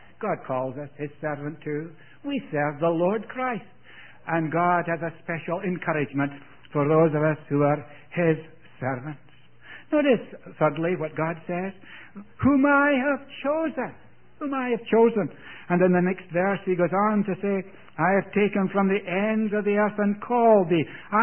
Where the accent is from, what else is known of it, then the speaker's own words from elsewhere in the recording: Scotland, United Kingdom; also born or lived in India; I was taken from India. That's where I was born. Some of you here were taken from Scotland. That's where I grew up.